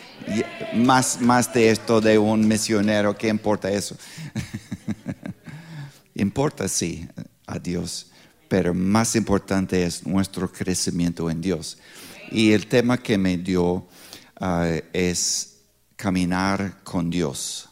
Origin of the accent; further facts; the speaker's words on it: Pittsburgh, Pennsylvania, United States; born there; Spanish is a second language; Lo siento, soy gringo de gringos, nací aquí en Pittsburgh.